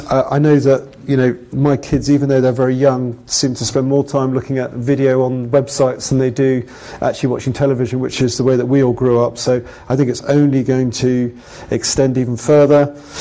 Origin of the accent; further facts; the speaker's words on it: United Kingdom; now in Prague, Czechia; Although, as you can tell, I'm a Brit. I'm now based in the office in Prague, which is where the company's headquartered